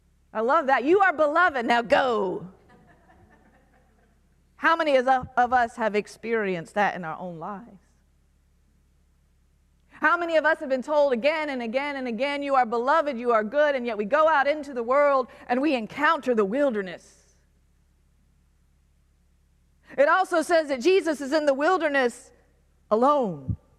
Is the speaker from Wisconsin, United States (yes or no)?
no; Florida, United States; I'm from Florida, so I don't mind the heat.